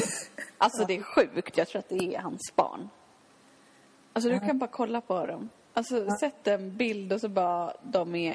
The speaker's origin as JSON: {"language": "Swedish", "region": "Småland", "country": "Sweden", "said": "jag är ju smålänning."}